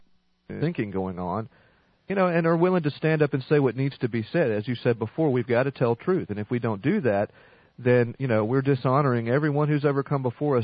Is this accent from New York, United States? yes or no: no; North Carolina, United States; I hail from North Carolina, which is a fairly there are liberal pockets here, but it's a fairly conservative state overall